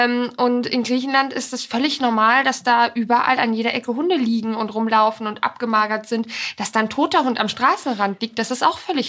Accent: Poland; Ich kenne das auch bei uns auf dem Bauernhof bei meinem Opa. Da bin ich auch ganz viel groß geworden in Polen.

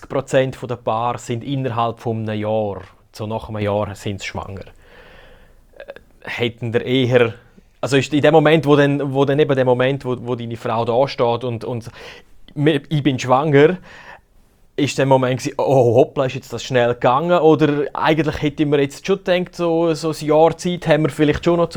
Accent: Graubünden, Switzerland; Man hört es mir an, ich bin Bündner und dort sagt man

